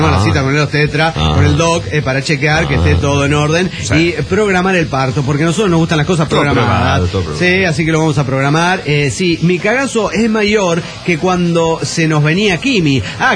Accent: Tultitlán, State of Mexico, Mexico; Señoras y señores … de Tultitlán.

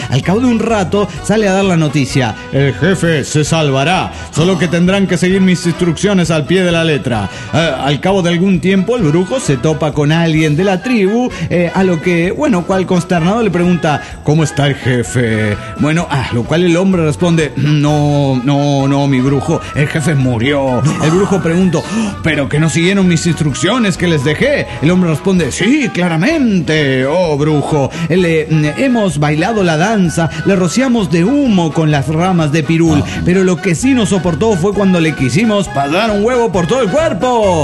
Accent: San Vicente Chicoloapan, State of Mexico, Mexico; now in Nezahualcóyotl, Mexico; En la actualidad yo vivo en Ciudad Nets, en Netzahualcóyotl. No soy de Texcoco, soy de un municipio que colinda con Texcoco. Bueno, se llama San Vicente Chicoloapan

